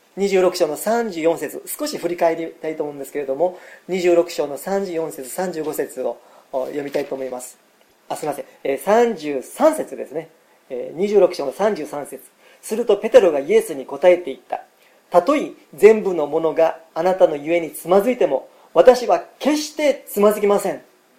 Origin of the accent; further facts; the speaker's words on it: Kyushu, Japan; accent: Kyushu dialect; moved away; 高校の時に山口県の方に学校の、ね、入るために、九州から出たんですけれども、山口県に行った時にですね、もうなかなかその自分の九州弁が抜けないんですね。